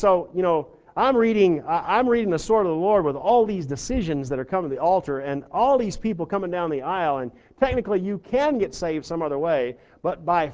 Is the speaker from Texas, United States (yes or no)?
yes; Texas, United States; And that stuff used to drive me crazy, because I'm from Texas, went to Pensacola Bible Institute.